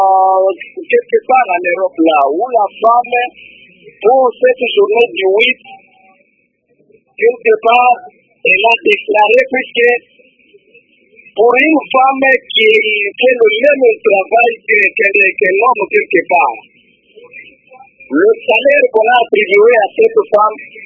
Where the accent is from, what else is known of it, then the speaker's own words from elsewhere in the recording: DR Congo; ici chez nous en République démocratique